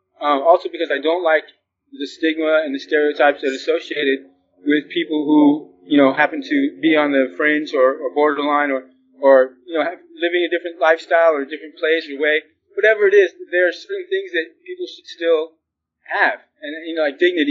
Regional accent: Oakland, California, United States; also born or lived in Berkeley; I grew up in Oakland and Berkeley, so I'm a Bay Area native.

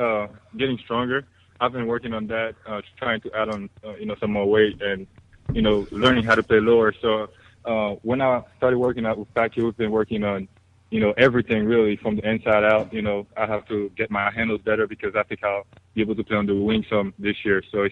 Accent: Haiti; You know, I'm from Haiti, so I don't watch American football.

